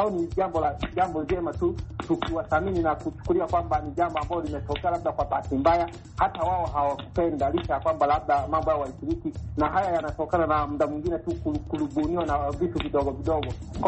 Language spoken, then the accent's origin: Swahili; Kagongo, Tanzania; kijana mpole Tanzania, natokea maeneo ya Kagongo Mtaa kama nchini Tanzania.